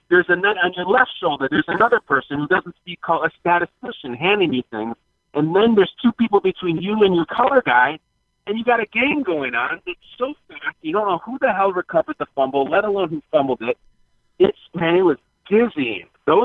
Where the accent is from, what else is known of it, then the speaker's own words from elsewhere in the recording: Chicago, Illinois, United States; So I go to Soldier Field in my hometown, and I sit there with two other professionals